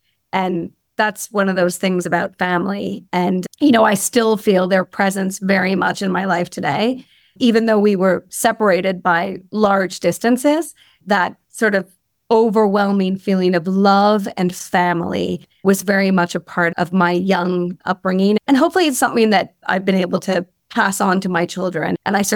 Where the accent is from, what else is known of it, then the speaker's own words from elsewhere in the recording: Montreal, Quebec, Canada; I was born in Montreal, Canada, and which is where I was born and raised.